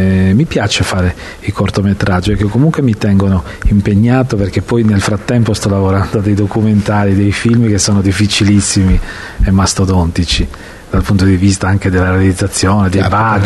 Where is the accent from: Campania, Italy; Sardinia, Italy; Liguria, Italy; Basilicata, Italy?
Sardinia, Italy; io da sardo mi ritrovo sempre a girare su Cagliari o banalmente qualche Oristano